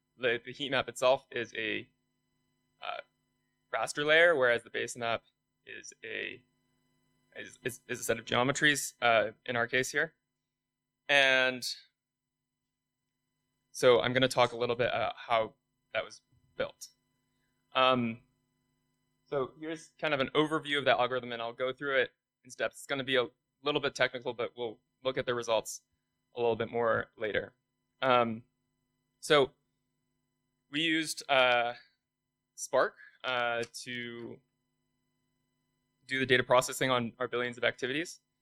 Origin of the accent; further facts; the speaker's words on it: San Francisco, California, United States; I come from San Francisco, and I also work on the Metro team.